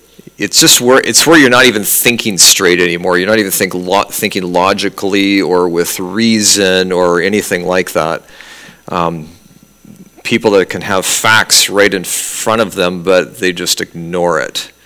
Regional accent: British Columbia, Canada; Okay, I'm from British Columbia, but stick with me here.

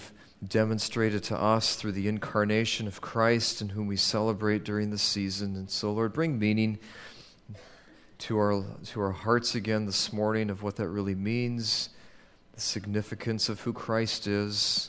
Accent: Canada; knowing that I'm from Canada

